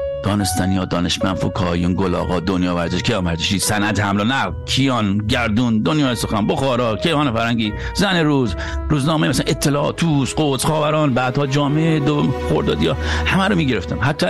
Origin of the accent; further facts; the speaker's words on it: Iran; moved away; از ایران که اومدم بیرون